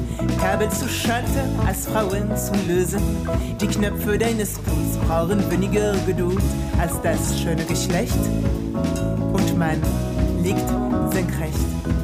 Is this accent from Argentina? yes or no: no; France; accent: French; German is a second language; now in Berlin, Germany; Und mit meinem französischen Akzent, das ist nicht so leicht.